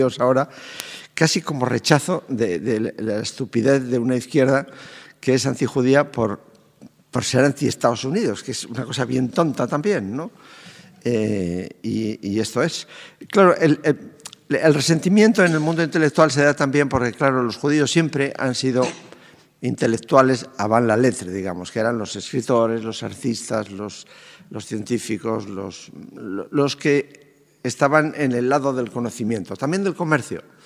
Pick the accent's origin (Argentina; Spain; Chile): Spain